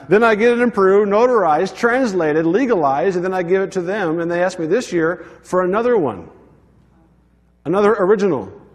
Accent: United States; And it's frustrating to me as an American who's used to some order in our country.

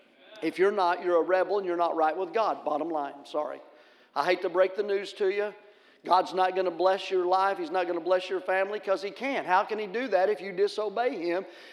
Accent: Tennessee, United States; I'm from Tennessee, and I can understand that.

